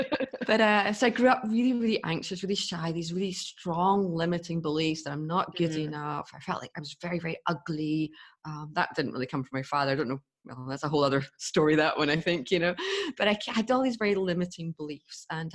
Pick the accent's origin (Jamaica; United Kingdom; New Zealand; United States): United Kingdom; Scotland; I grew up in Scotland